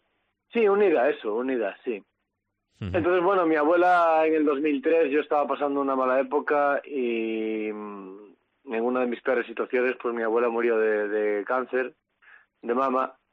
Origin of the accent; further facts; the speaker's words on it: Galicia, Spain; hace un año realmente que abrí mi estudio porque quería hacer mi sueño aquí en Galicia, en mi casa, en mi pueblo.